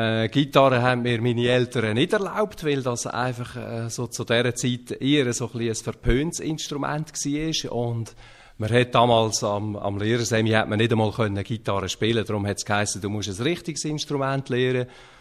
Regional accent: Hitzkirch, Lucerne, Switzerland; also ich bin in Hitzkirch aufgewachsen, das ist im Kanton Luzern.

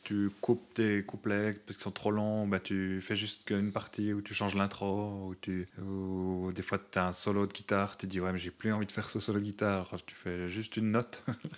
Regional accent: Biel/Bienne, Bern, Switzerland; c'est qu'on est biennois, mais on ne joue pas beaucoup à Bienne.

